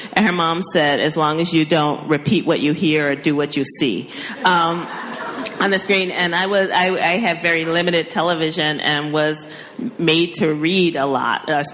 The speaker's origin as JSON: {"language": "English", "region": "Ohio", "country": "United States", "tie": "born there", "also_born_or_lived": "South Carolina / New York City", "said": "I was born in Ohio. Then I moved to South Carolina when my mom and dad separated. Then from South Carolina, we moved to New York City, where I live now"}